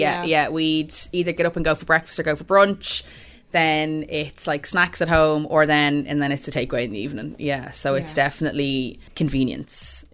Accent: Dublin, Leinster, Ireland; now in Kildare, Ireland; I am from Dublin, but I live in Kildare.

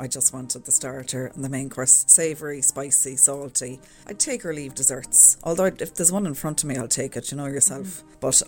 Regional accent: Cork, Munster, Ireland; now in Dublin, Ireland; I am originally from Cork, but living in Dublin for the last 25 years, so a bit of a hybrid, as you might say.

